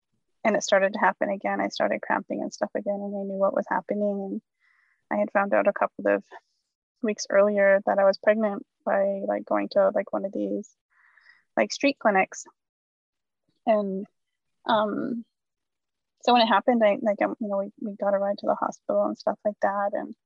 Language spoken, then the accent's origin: English; Fort Nelson, British Columbia, Canada; now in Phoenix, United States; I'm originally from Fort Nelson First Nations up in northern British Columbia. And I currently reside down here in Otham Territory in Phoenix.